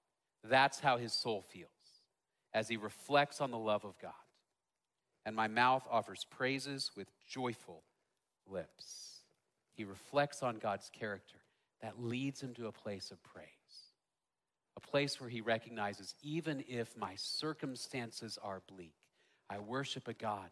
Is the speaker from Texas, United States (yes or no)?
yes; Dallas, Texas, United States; I grew up in Dallas. I was a city kid, so I had to look up this image and do a little bit of research.